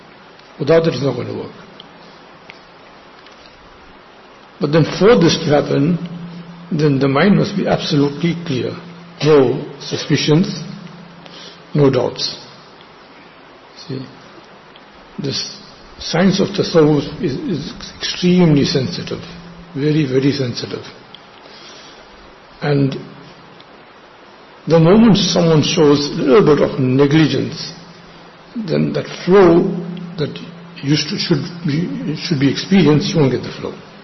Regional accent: India; When I came from India, a nice goat was about 50 rands.

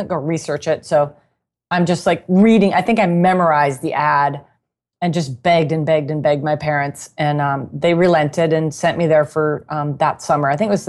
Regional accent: Lakeville, United States; And I was like, I'm from Lakeville.

